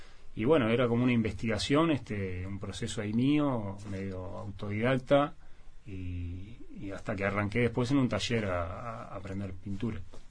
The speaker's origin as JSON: {"language": "Spanish", "town": "Parque Posadas", "region": "Buenos Aires Province", "country": "Argentina", "tie": "born or raised there", "said": "Yo soy del Parque Posadas hasta el día de hoy. Me acuerdo, nosotros jugábamos de chico hasta que no veías la pelota."}